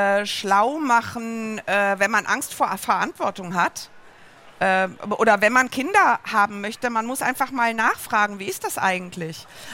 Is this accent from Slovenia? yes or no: no; Rhineland, Germany; aber ich bin Rheinländerin. Ich glaube, wir Rheinländerinnen und Rheinländer kommen nicht ohne das Selbstgespräch aus.